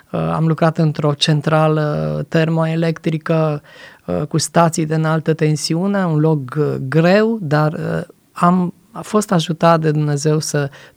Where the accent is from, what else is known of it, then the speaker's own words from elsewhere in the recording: Jibou, Sălaj County, Romania; De mic copil am fost crescut într-o familie creștină în nordul țării, în județul Sălaj, în orașul meu natal, în orașul Jibou, unde m-am născut. Am făcut parte dintr-o biserică baptistă activă